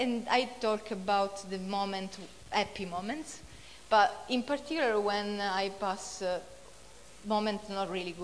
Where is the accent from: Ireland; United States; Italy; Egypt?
Italy; Sicily; English is a second language; because I come from Sicily.